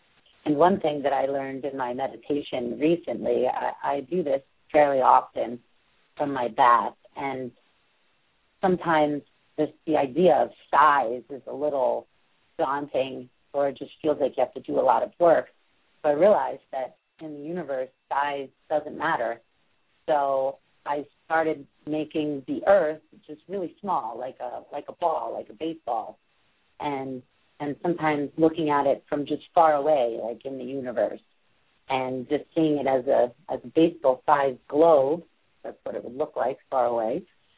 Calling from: New York City, New York, United States; And I'm coming in from New York City at the bottom of the island.

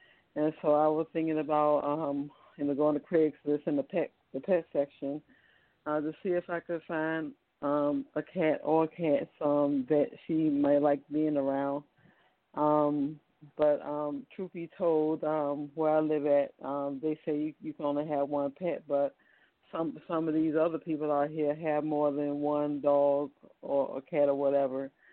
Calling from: Virginia, United States; I'm calling from the state of Virginia.

